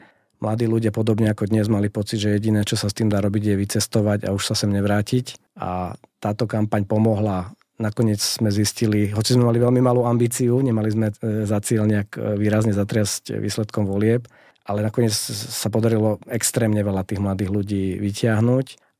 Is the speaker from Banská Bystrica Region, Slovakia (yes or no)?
yes; Banská Štiavnica, Banská Bystrica Region, Slovakia; ja som z Banskej Štiavnice pôvodom. Som z takej idealistickej rodiny.